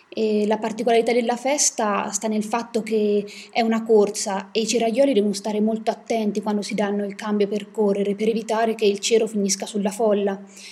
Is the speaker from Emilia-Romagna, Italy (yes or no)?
no; Umbria, Italy; vengo dall'Umbria. Penso che la mia sia una terra veramente bella